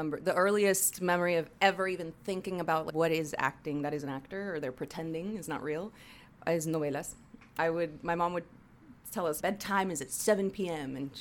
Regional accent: Cali, Valle del Cauca, Colombia; I grew up in a lot of places. Like I was raised in Colombia, South America, in Cali.

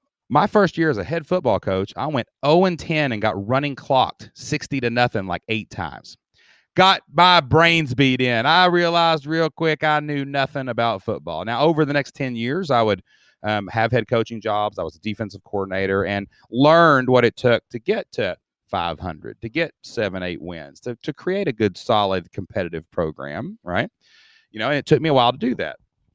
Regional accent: Kentucky, United States; You can tell, Dustin, I'm from Southeast Kentucky. I talk a little funny, right? But don't confuse my intellect from my dialect

